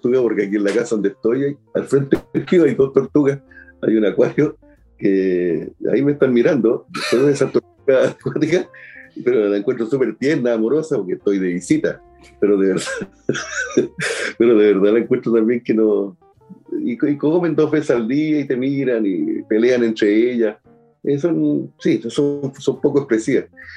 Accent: Chincolco, Valparaíso, Chile; yo ya pasé buena parte de mi infancia y adolescencia en Chincolco, cerca de Petorca, aquí en la quinta región

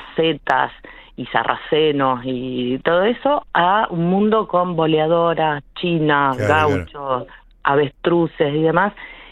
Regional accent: Santa Isabel, Santa Fe, Argentina; born there; yo nací en Santa Isabel, un pueblo al sur de Santa Fe

